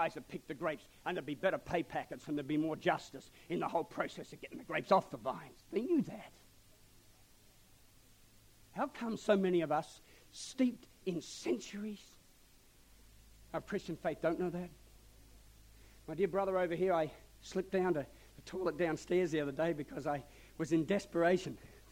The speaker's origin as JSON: {"language": "English", "country": "Australia", "said": "As an Australian, you know, our oldest building is only about 170 years old or something."}